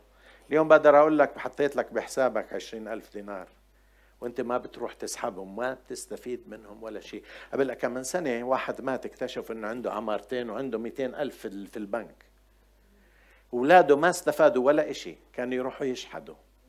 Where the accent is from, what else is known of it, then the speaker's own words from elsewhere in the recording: Homs, Homs Governorate, Syria; ما هو حاملني، حاملني صحني أنا حمصي.